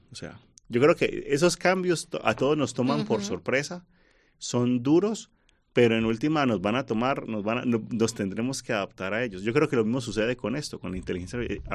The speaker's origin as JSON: {"language": "Spanish", "town": "Aguilafuente", "region": "Castile and León", "country": "Spain", "said": "yo vengo de Aguilafuente, que es el pueblo que por excelencia en Segovia"}